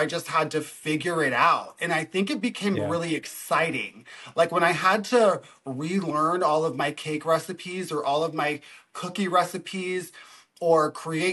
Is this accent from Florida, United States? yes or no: yes; Florida, United States; I grew up in Florida, which most people probably don't think of it as the South, but it's as South as you can get when you think about America.